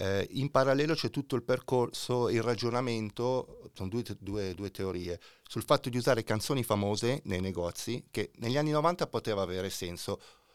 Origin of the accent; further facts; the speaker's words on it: Sesto San Giovanni, Lombardy, Italy; questo perché sono cresciuto a Sesto San Giovanni